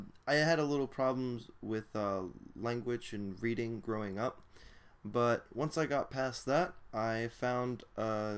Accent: Virginia, United States; I'm from Northern Virginia. So I used to go to this Borders store in Fairfax City

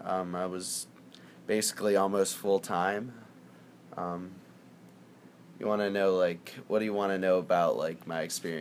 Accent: Annapolis, Maryland, United States; I'm from Annapolis, Maryland

